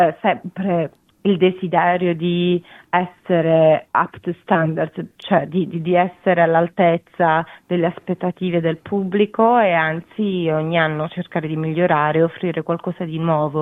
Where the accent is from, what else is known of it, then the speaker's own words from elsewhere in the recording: Bari, Apulia, Italy; io non sono napoletana, però sono barese